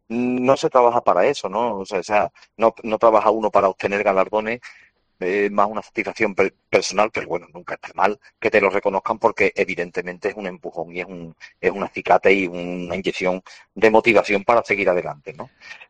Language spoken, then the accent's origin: Spanish; Andalusia, Spain; el 99% son gente de mi tierra, son onubenses.